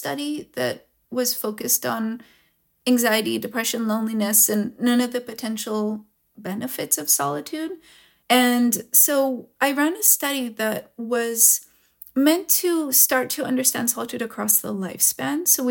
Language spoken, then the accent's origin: English; San Diego, California, United States; first language he; English is a second language; I started kind of public school in San Diego, and I didn't speak any English. In fact, I a little bit thought that everybody spoke in Hebrew inside their heads